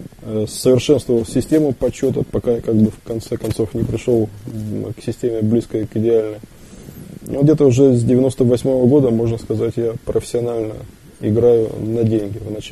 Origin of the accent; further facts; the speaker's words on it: Arkhangelsk, Arkhangelsk Oblast, Russia; Я родом из города Архангельска, это на северо-западе России.